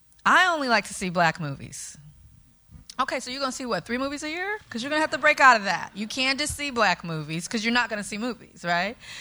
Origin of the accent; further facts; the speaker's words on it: California, United States; I'm from California.